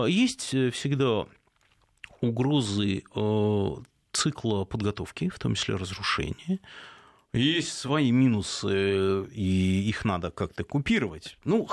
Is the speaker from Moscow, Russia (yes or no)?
yes; Moscow, Russia; А может подумать, что я в детстве в Москве, на Кутузовском в очередях за продуктами не стоял.